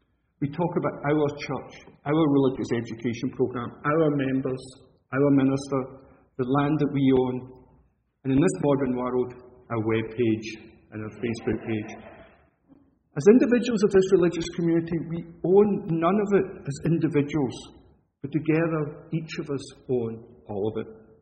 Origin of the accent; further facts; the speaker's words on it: Scotland, United Kingdom; my home country, Scotland